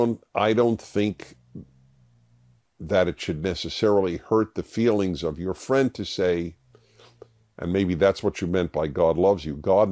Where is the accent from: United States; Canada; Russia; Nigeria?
United States; New York; I grew up in New York, and we got the daily paper for like 5 cents